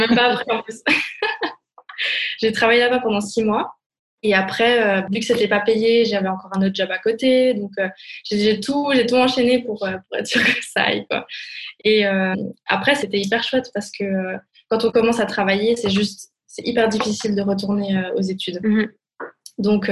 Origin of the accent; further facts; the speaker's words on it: Grand Est, France; moved away as an adult; now in Switzerland; je suis arrivée en Suisse à mes 18 ans. Donc, j'ai grandi en Alsace, entre l'Allemagne, la Suisse, l'Autriche, parce que mon papa est autrichien.